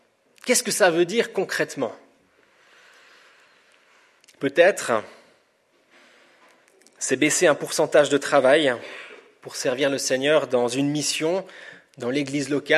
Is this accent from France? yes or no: no; Switzerland; Peut-être que je vais vous décevoir en tant que Suisse